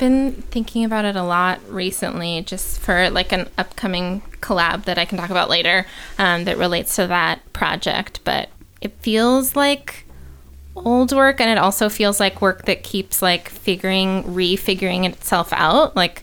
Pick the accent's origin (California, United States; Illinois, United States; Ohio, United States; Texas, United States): California, United States; Los Angeles; figuring out its relationship to like my hometown of Los Angeles